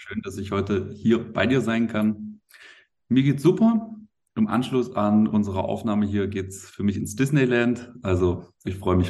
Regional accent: Wittenberg, Saxony-Anhalt, Germany; in einem Club in meiner gebürtigen Heimat in Wittenberg

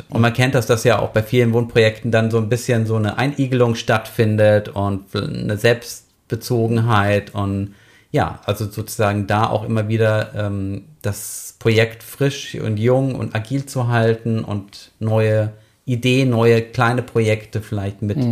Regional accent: Freiburg, Baden-Württemberg, Germany; Ich bin geboren, aufgewachsen in Freiburg und habe dann dort und in Berlin studiert, Psychologie mit Schwerpunkt auf Organisations- und Medienpsychologie. Ja, bin danach in der Republik in verschiedenen Städten gut unterwegs gewesen

